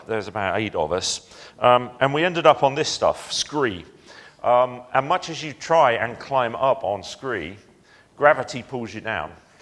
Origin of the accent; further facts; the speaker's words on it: Felixstowe, East of England, United Kingdom; We grew up in Felixstowe, and we went to Snowdonia for a holiday.